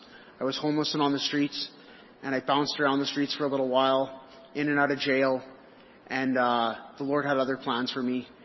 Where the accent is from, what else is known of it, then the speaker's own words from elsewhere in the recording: Fort St. John, British Columbia, Canada; I'm 36 years old. I was born and raised in Fort St. John, British Columbia.